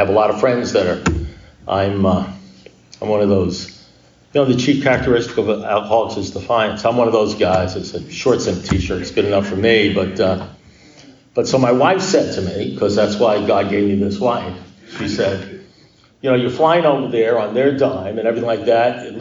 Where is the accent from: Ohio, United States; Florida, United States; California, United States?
Florida, United States; Miami; I said, yeah, because I come from Miami.